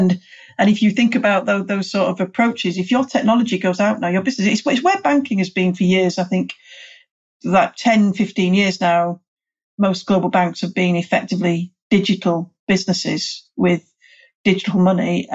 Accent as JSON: {"language": "English", "country": "United Kingdom", "said": "obviously I'm British and I say data, not data"}